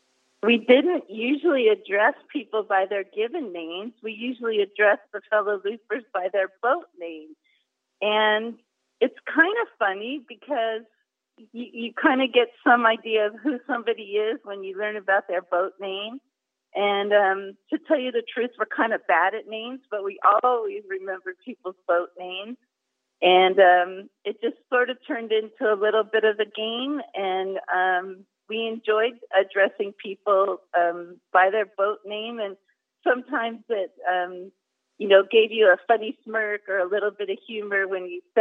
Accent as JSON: {"language": "English", "region": "West Coast", "country": "United States", "tie": "born or raised there", "said": "Well, interestingly enough, we're from the West Coast and we grew up sailing"}